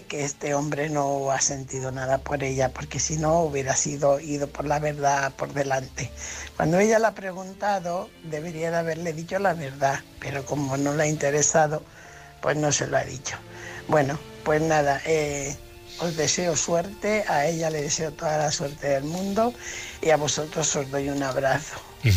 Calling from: Fuenlabrada, Community of Madrid, Spain; corresponsal de Fuenlabrada.

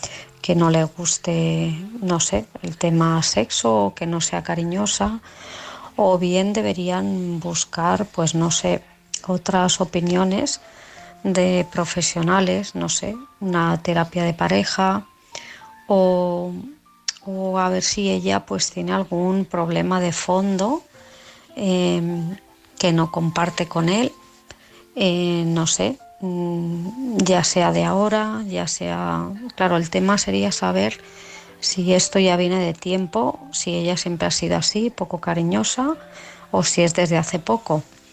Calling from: Sant Just Desvern, Catalonia, Spain; de Sant Just Desvern.

